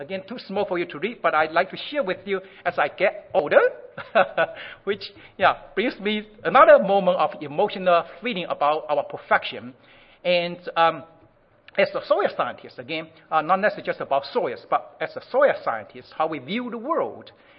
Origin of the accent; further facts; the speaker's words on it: China; I'm from China, so I appreciate Chinese too.